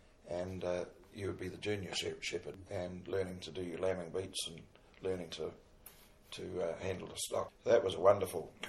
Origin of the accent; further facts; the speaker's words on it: Gisborne, New Zealand; also born or lived in Wellington; And they brought me up in Gisborne when I was a...